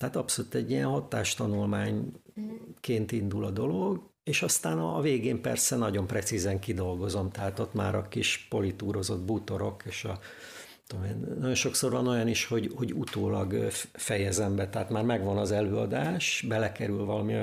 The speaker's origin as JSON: {"language": "Hungarian", "town": "Dombóvár", "region": "Tolna", "country": "Hungary", "tie": "born there", "said": "most például Dombovárra hívnak, a szülővárosomba"}